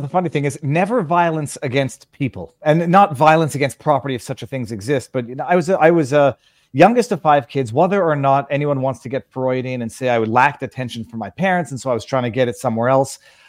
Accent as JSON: {"language": "English", "town": "Montreal", "region": "Quebec", "country": "Canada", "tie": "born or raised there", "said": "Born and raised in Montreal. I say a Jewish family by upbringing, but with varying degrees of religiousness."}